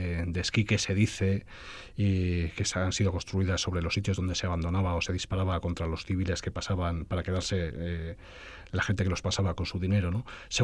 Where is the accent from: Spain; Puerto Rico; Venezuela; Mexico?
Spain; Galicia; El wolframio se extraía muy cerca de mi pueblo, hay una mina abandonada de wolframio, y se extraía en Galicia